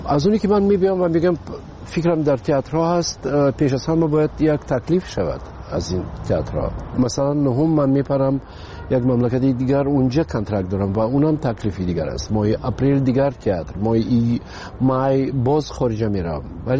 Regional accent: Tajikistan; پیش از همه تاجیکستان وطن است. برای این خانه من است و مادرم اینجاست، فرزندم اینجاست.

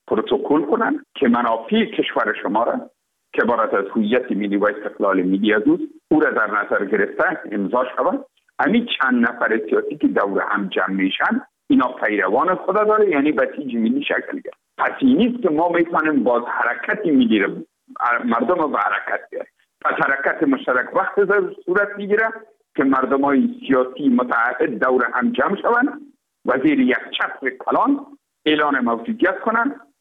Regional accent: Afghanistan; تماما ما افغان هستیم

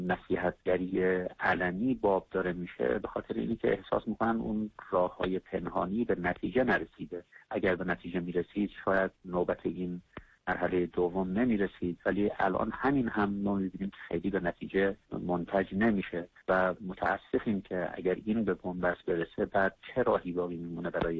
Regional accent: Tajikistan; moved away; توی این 2-3 سالی که من از تاجیکستان اومدم اینجا

